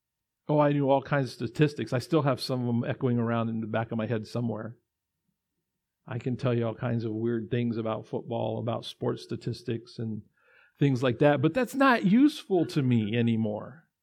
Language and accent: English; California, United States; born there; now in Texas, United States; I was born in California. Sorry, Texans, I couldn't change that. Got here as quick as I could.